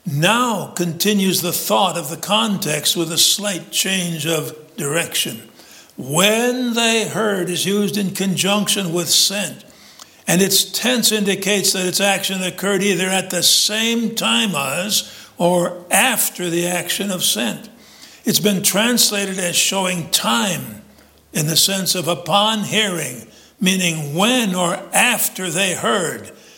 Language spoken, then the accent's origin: English; Illinois, United States; now in North Carolina, United States; when I came from Illinois to North Carolina, I came down to North Carolina.